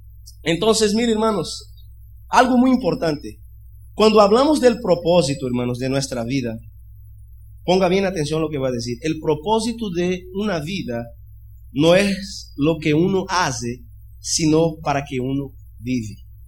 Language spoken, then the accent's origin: Spanish; Brazil; Él vivió de misionero, misionero en 10 años en Brasil. 10 años fue misionero en mi país.